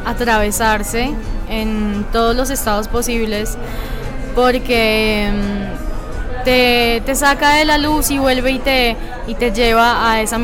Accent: Bello, Antioquia, Colombia; Bueno, yo vengo de Medellín, yo soy de Bello, Antioquia.

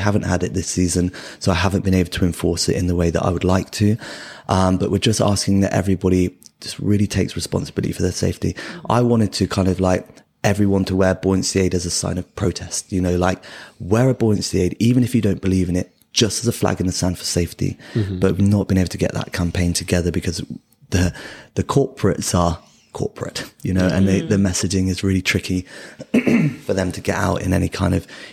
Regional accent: Hayle, South West England, United Kingdom; I grew up in Hale, down in Cornwall, and they got 3 miles of golden sand and sand dunes

